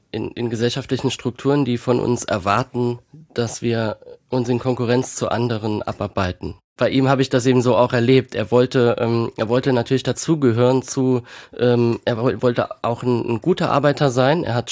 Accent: Kaiserslautern, Rhineland-Palatinate, Germany; born there; von Kaiserslautern, meiner Geburtsstadt.

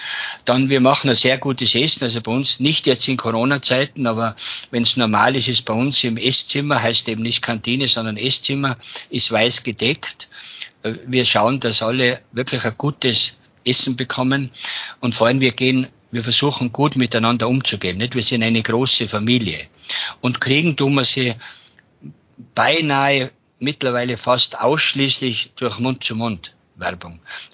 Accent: Tyrol, Austria; in meiner Heimat Tirol

